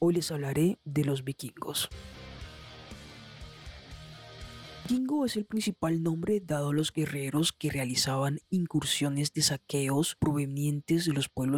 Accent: Colombia; y obviamente en mi tierrita Colombia

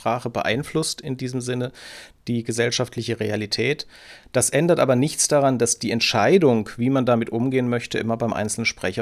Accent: West Germany, Germany; Ich war 16, als die Mauer gefallen ist, und in meiner Kindheit und Jugend, ich bin in Westdeutschland aufgewachsen, war die Vorstellung, dass ich mal im schönen Magdeburg berufstätig sein könnte, überhaupt nicht auf der Tagesordnung.

